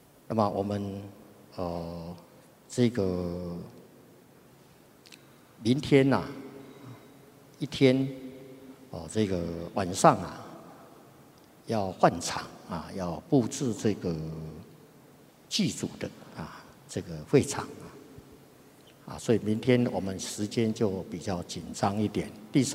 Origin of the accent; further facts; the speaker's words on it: Taiwan; accent: Taiwanese; 那么教我们啊，教我呢，我是台湾腔啊。